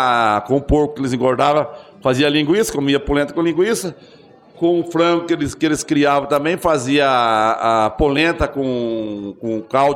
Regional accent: Martinho Prado, São Paulo, Brazil; also born or lived in Conchal; Eu nasci em Conchal, mas nós mudamos assim para 10 quilômetros de Conchal, já pulo um rio, aí se chama Martinho Prado, onde eu cresci, um vilarejo, no município de Mogi Guaçu já.

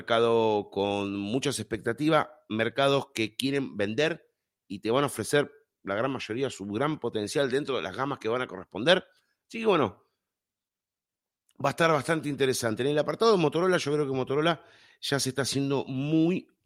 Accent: Argentina; Somos gente de Cuba, de México, de Argentina, quien le habla, y de España.

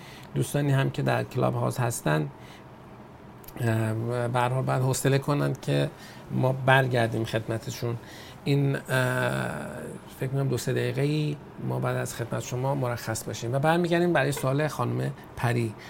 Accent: Afghanistan; از افغانستان هستم، آیلتس 7.5 هم دارم

